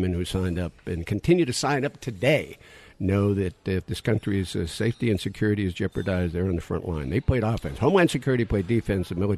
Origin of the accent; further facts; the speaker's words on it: Pittsburgh, Pennsylvania, United States; born there; What I was born in Pittsburgh, so I'm part of that black and gold nation, baby.